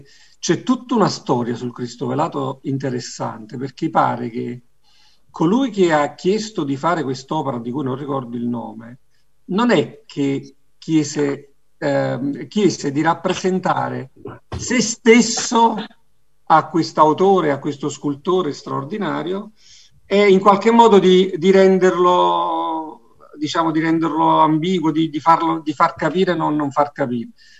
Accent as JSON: {"language": "Italian", "region": "Campania", "country": "Italy", "said": "alla radice partenopea io che sono napoletano e ci tenevo che mio figlio questa cosa la raccontasse"}